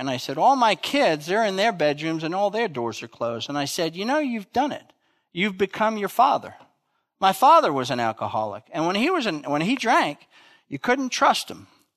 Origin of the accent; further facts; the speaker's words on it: New Jersey, United States; my father was a trainman on the Jersey Central Railroad. I'm originally from New Jersey.